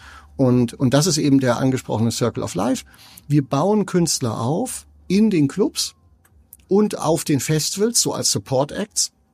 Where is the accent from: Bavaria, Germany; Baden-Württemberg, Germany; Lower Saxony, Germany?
Baden-Württemberg, Germany; Donaueschingen; now in Hamburg, Germany; Ich komme aus dem Schwarzwald, das hört man nicht, tue ich aber. Und zwar aus Donaueschingen. Mhm. Das ist eine ganz kleine Stadt